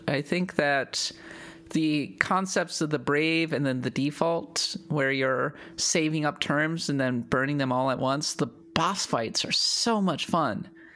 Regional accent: Minnesota, United States; Yeah, I'm from Minnesota.

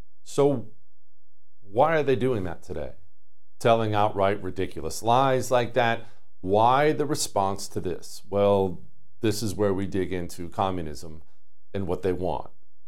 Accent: Montana, United States; I grew up in Montana. I get that sentiment all the way.

